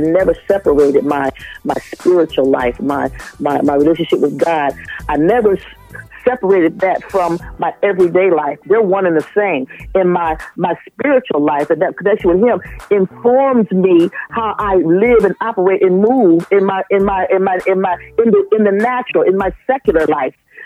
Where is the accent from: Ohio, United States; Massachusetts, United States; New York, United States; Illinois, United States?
Ohio, United States; Toledo; I grew up in Toledo, Ohio